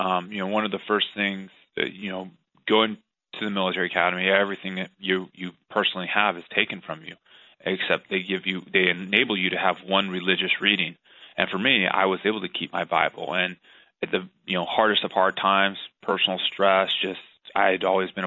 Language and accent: English; Pasco, Washington, United States; I'm actually from Pasco, Washington, you know, southeastern side of Washington State